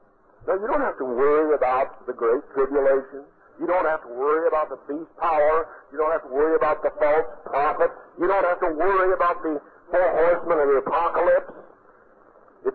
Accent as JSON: {"language": "English", "town": "Hillsview", "region": "Oregon", "country": "United States", "tie": "born or raised there", "said": "I grew up out here in Clackamas County, a little place called Hillsview."}